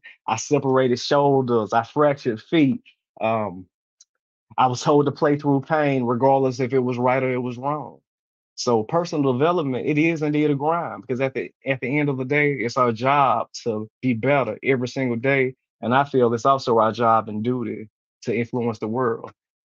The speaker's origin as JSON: {"language": "English", "region": "Mississippi", "country": "United States", "said": "As I mentioned to you before we got on, I'm from Mississippi, the poorest state in the country."}